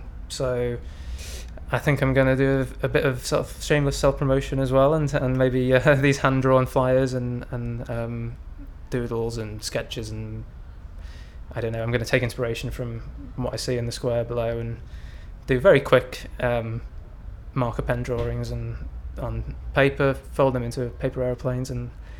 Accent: Liverpool, North West England, United Kingdom; I'm 29 years old, and I'm from Liverpool.

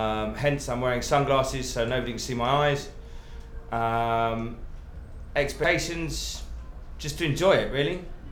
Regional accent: London, United Kingdom; My date of birth is 11th of the 7th, 1974, and I'm from London.

